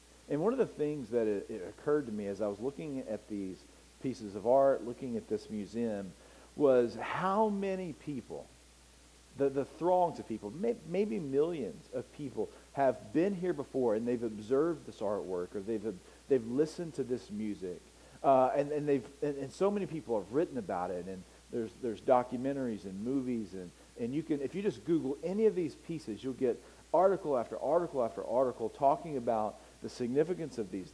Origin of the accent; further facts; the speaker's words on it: United States; So, you know, I'm an American, and we're probably a little arrogant and cocky when it comes to our British counterparts.